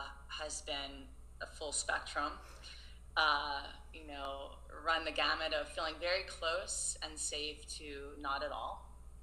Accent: Virginia, United States; I grew up down in like rural Virginia, and everyone had tons of cousins. And we were called Yankees. We were living down South, Yankees.

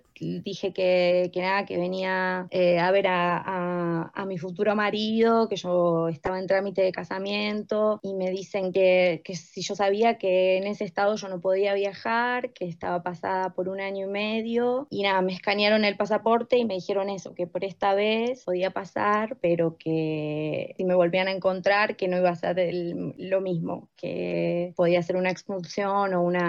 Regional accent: Argentina; now in Switzerland; soy argentina. Hace tres años que estoy viviendo en Europa. Ahora me encuentro en Suiza hace un año y medio.

